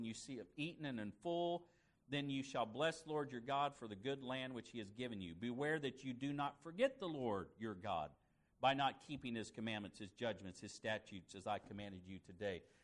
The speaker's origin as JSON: {"language": "English", "region": "Florida", "country": "United States", "tie": "born or raised there", "said": "A realtor talked her into renting the house we grew up in Florida."}